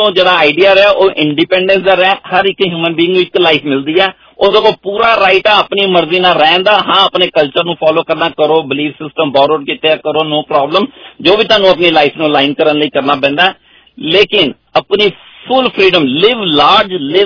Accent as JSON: {"language": "Punjabi", "region": "Punjab", "country": "India", "said": "ਮੈਂ ਇੰਡੀਅਨ ਹੈਗਾ ਮੈਂ ਪੰਜਾਬੀ ਹੈਗਾ ਮੈਂ ਸਿੱਖ ਹੈਗਾ"}